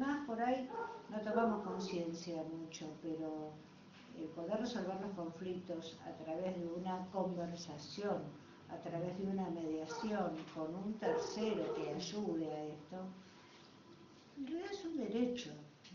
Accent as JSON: {"language": "Spanish", "region": "Buenos Aires", "country": "Argentina", "said": "Ayer yo soy de Buenos Aires, en los tribunales de Buenos Aires."}